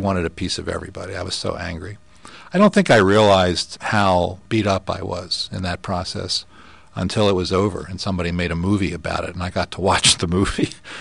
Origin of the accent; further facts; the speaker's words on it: Philadelphia, Pennsylvania, United States; I wouldn't characterize myself as a kid growing up in Philadelphia as a street fighter.